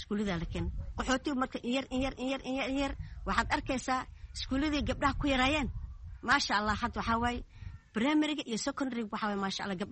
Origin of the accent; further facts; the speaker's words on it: Jamaame, Lower Juba, Somalia; moved away as an adult; also born or lived in Mogadishu; Aniga Soomaaliyan ku dhashay, qaasatan degmada Jamaamaan ku dhashay, laakiin hadda Qaxan waxaan kasoo qaxay. Markaan soo qaxay Muqdisho xaafada Madiina ayaan kasoo qaxay. Jamaama ayaan ku barbaaray